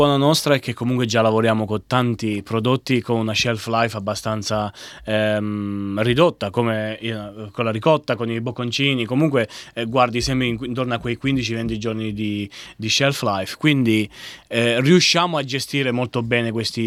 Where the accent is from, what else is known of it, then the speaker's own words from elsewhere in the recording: Abruzzo, Italy; io sono abruzzese, ma mia nonna è di Catania